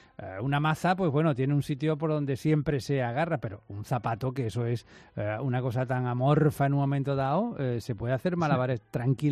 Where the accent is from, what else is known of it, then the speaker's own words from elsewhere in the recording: Málaga, Andalusia, Spain; Así que eso de Ancala Térmica ya sabemos todos, si somos malagueños, lo que significa.